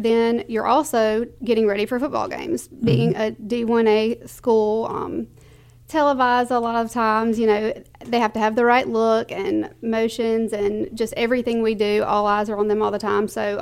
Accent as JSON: {"language": "English", "town": "Laurel", "region": "Mississippi", "country": "United States", "tie": "born or raised there", "said": "I'm from the area. I grew up around Laurel, and I grew up knowing all the Southern Miss traditional cheers and things like that."}